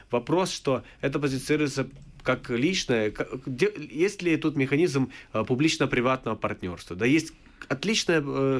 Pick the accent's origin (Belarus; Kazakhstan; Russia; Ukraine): Ukraine; Chernivtsi, Chernivtsi Oblast; и чуть меньше мере, но все-таки в Черновцах, в моем родном городе.